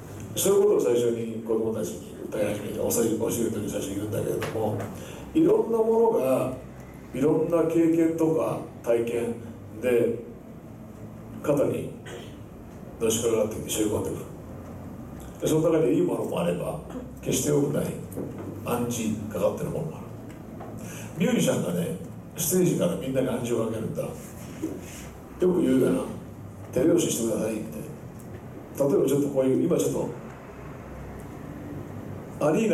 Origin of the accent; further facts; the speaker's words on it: Kansai, Japan; now in Tokyo, Japan; 俺生まれはやっぱり神戸でありまして、今もう学校卒業してからずっと向こうにいるんで東京で暮らしてる時間の方が今や長くなってしまったんですけれども、やっぱり生粋の関西人ということで